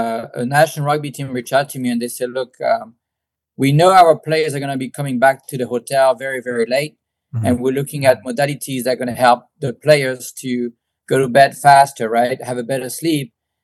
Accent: France; also born or lived in Bay Area; So I grew up in France, right?

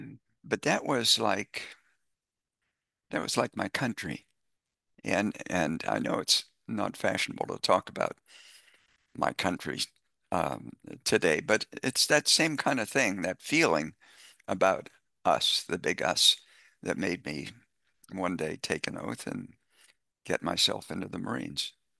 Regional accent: Appalachia, United States; I'm a Appalachian redneck hillbilly at heart. That's never going to change. I've never left those hills.

